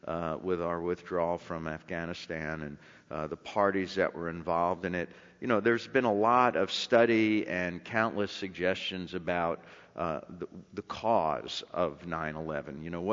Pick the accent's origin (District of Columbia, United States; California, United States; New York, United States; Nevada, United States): New York, United States; New York City; Steve and I are both from the Holy Land. We are both from New York City.